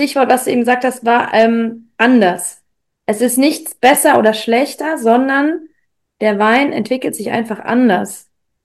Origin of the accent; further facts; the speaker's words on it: Hesse, Germany; Ein Piffchen bei uns im Rheingau ist halt so ein 0,1.